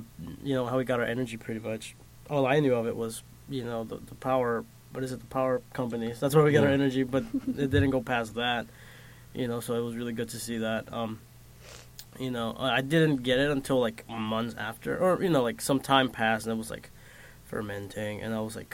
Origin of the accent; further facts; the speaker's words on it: Mexico; like I say, like, I come from Mexico, and you see a lot of that stuff happening as well to, like, indigenous lands in Mexico.